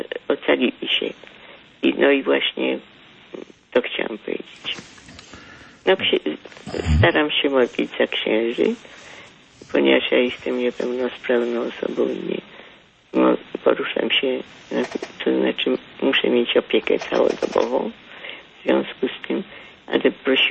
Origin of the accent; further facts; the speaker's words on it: Łódź, Łódź Voivodeship, Poland; Ja jestem z Łodzi.